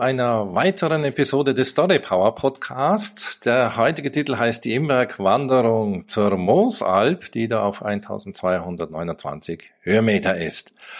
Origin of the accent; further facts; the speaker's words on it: Bavaria, Germany; Ich war im Allgäu, im September im Allgäu, in meiner Heimat